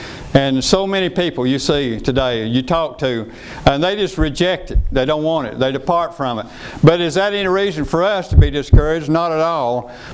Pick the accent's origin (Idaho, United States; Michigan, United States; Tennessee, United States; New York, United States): Tennessee, United States; I was raised in Tennessee.